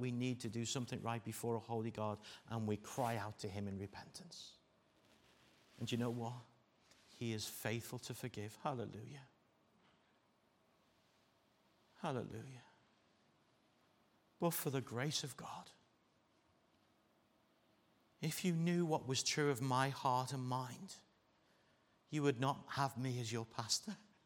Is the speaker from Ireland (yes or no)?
yes; Ireland; Remember, I'm Irish, okay?